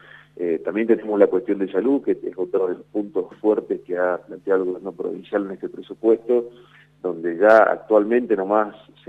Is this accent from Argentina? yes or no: yes; Argentina